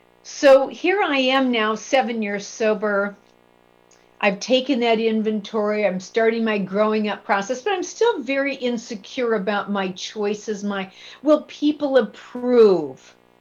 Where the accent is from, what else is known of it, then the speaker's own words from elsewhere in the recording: Midwest, United States; I was raised in the Midwest. Everything's polyester. There's very little color there, at least in our home.